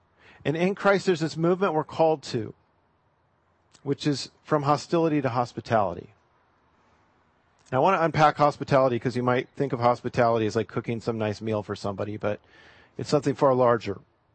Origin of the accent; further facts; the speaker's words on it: Eugene, Oregon, United States; One of the things that just still fascinates me growing up in Eugene, and I will openly admit I've been a rabid Ducks fan most of my life